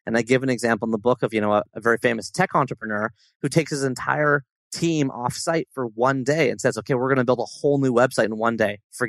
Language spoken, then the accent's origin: English; Toronto, Ontario, Canada; a restaurant here in my hometown of Toronto